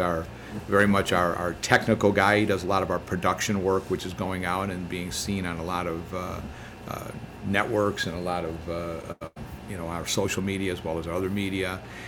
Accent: Chicago, Illinois, United States; now in New Jersey, United States; And of course, being a Chicagoan for many years, now I'm located mostly in New Jersey, where we run the World Apostolate of Fatima

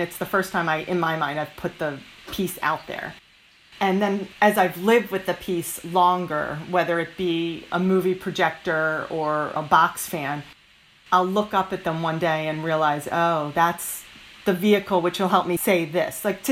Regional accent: King of Prussia, Pennsylvania, United States; We grew up in King of Prussia, Pennsylvania. And I guess we moved to the house when we were 5.

